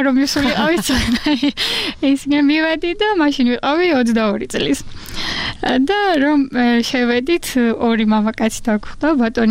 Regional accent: Apeni, Kakheti, Georgia; არა, აფენიდან ვარ, ისეც ლაგოდეხს ეკუთვნის, მაგრამ გავთხოვდი.

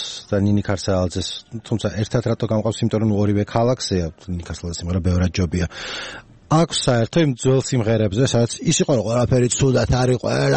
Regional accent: Tbilisi, Georgia; born there; მეც თბილისში ვარ დაბადებული

